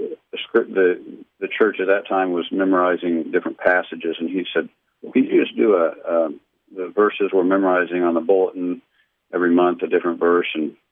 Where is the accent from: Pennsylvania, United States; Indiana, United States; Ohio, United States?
Ohio, United States; moved away as an adult; now in Texas, United States; our church in Ohio, where I was from. And so then we moved from Ohio to Texas. I was working in the computer field for a bank in Ohio